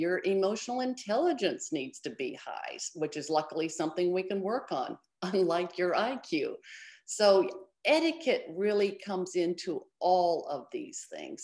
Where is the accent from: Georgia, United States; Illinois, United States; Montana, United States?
Illinois, United States; Chicago; my team is in Chicago, my hometown.